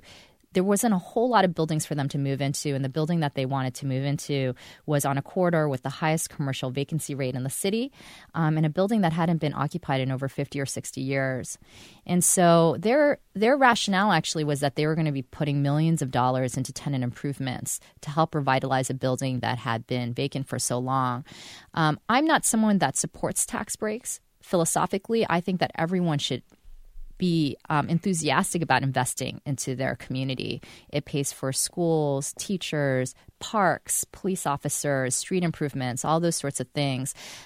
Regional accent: New York, United States; But also growing up in New York in the 80s was really experiencing the class divide that I saw.

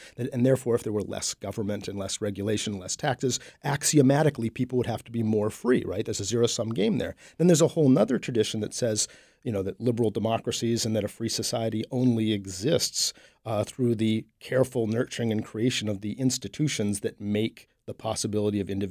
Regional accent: Waterville, Maine, United States; Well, you know, I grew up in Maine. I'm from Waterville and such

